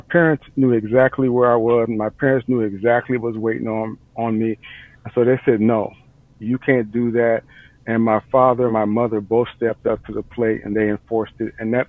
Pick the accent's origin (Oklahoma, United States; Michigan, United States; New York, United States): Michigan, United States; Detroit; born there; I was born in Detroit, and now today, I'm probably the only one left alive on my block.